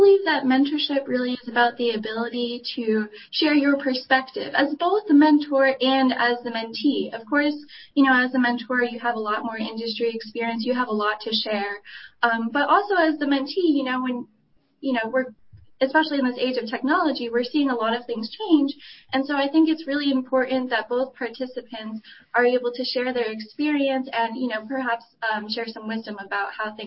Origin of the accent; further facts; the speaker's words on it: New Jersey, United States; So I grew up in New Jersey.